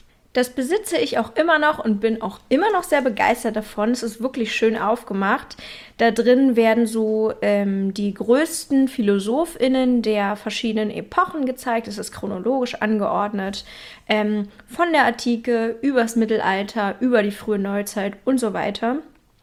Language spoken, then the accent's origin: German; Berlin, Germany; in meiner Heimatstadt Berlin